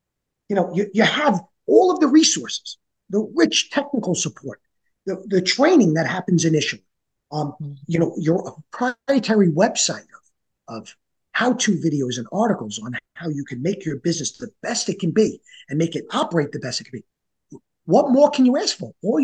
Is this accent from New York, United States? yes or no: yes; New York, United States; accent: New York; hopefully my hands and my New York accent didn't scare anyone away.